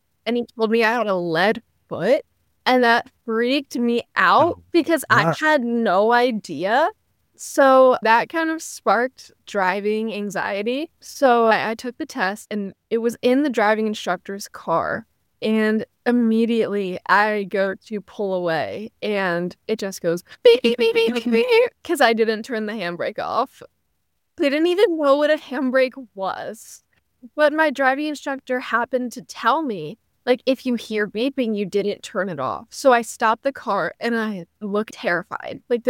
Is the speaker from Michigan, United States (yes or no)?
no; New Jersey, United States; So for me, I am from New Jersey, so I got my permit test in school, and that was when I was 16.